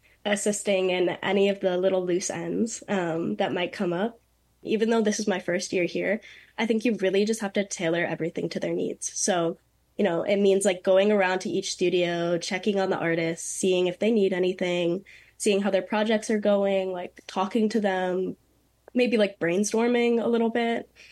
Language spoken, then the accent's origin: English; New York, United States; I mean, I'm from the Hudson Valley, and there are a lot of art residencies popping up around here